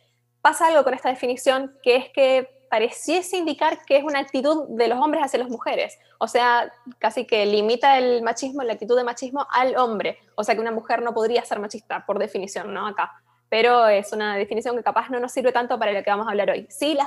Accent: Argentina; now in Lima, Peru; yo soy argentina, pero estoy acá sirviendo en Lima, Perú.

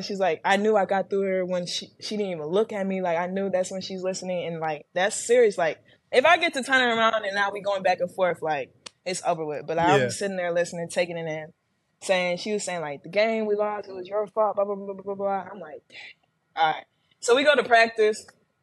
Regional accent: Indiana, United States; we lost to Indiana. I'm like, how ironic that I lose to my home state team.

